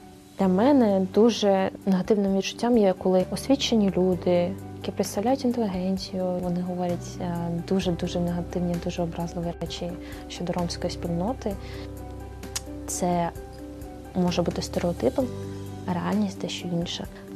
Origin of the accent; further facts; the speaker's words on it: Chernihiv, Chernihiv Oblast, Ukraine; now in Kyiv, Ukraine; Я родом з Чернігова. Зараз я живу і навчаюсь в Києві. Я сама із закритої спільноти, з традиційної родини.